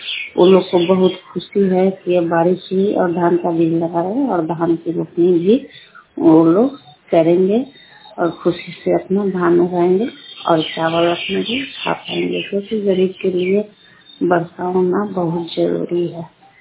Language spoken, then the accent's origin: Hindi; Lalganj, Bihar, India; और मैं लालगंज प्रखंड की रहने वाली हूँ।